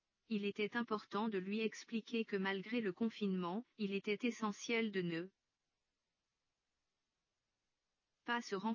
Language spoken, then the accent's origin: French; Lille, Hauts-de-France, France; Je suis originaire de Lille, j'ai réalisé des études d'éducatrice spécialisée en Belgique que j'ai validées par la suite en France, par une reconnaissance professionnelle. Je suis ensuite partie à Naen en Savoie